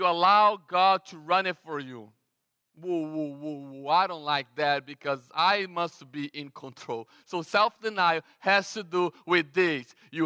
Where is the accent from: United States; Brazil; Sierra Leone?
Brazil; English is a second language; I was like, yeah, I'm from Brazil.